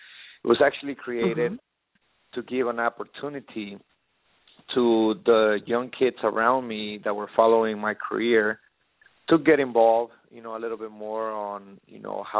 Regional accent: Guatemala; now in United States; especially here in America, like I said, I come from Guatemala

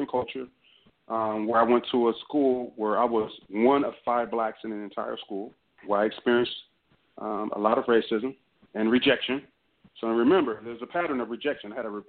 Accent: Oakland, California, United States; also born or lived in Ohio; I was born in Ohio in 1964. At the age of one, my family migrated to Oakland, where I eventually grew up.

